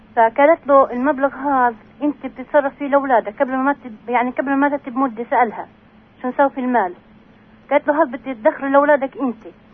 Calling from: Qalqilya, West Bank, Palestine; مواطن من قلقيلية

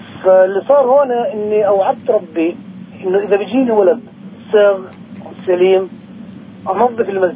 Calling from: Umm al-Fahm, Haifa District, Israel; من أم الفحم.

